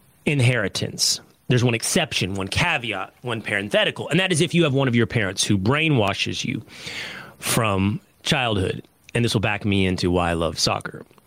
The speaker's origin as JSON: {"language": "English", "town": "Sherman", "region": "Texas", "country": "United States", "tie": "born there", "said": "I was born in Sherman, Texas, 1 hour away from Dallas."}